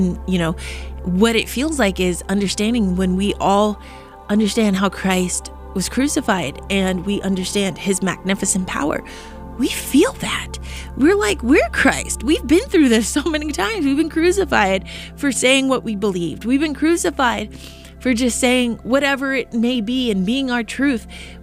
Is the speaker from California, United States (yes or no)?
no; Newton, Massachusetts, United States; born there; I was born on Easter, April 19th, 1987, Easter. And I was the first baby that day born on Newton Wellesley Hospital.